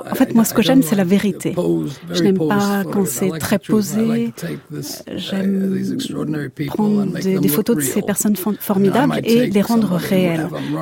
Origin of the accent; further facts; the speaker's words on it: Bronx, New York, United States; Je suis né à Manhattan, mais j'ai grandi dans le Bronx.